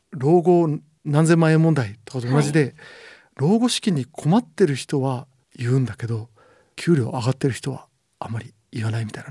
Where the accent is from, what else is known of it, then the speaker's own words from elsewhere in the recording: Nagoya, Aichi, Japan; moved away as an adult; now in Tokyo, Japan; 名古屋の生まれなんですよね。で、大学まで名古屋だったので、就職で東京に出てきたんですけど